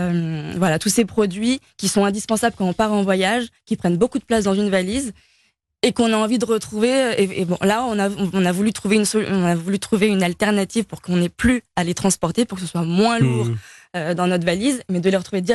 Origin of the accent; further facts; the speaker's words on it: France; Moi, je suis la fondatrice, je suis française.